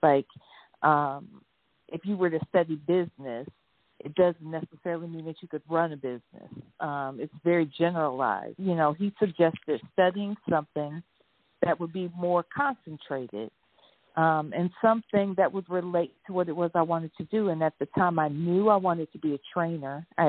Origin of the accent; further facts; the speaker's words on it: Ohio, United States; And because I lived in Ohio and was born and raised in Ohio, that did not go over well with my mother.